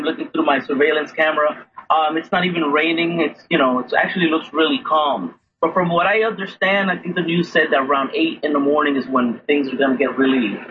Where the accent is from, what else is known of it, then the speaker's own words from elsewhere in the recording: New Jersey, United States; I grew up in the States, so I really haven't, I grew up in New Jersey, so I really haven't faced hurricanes like this before.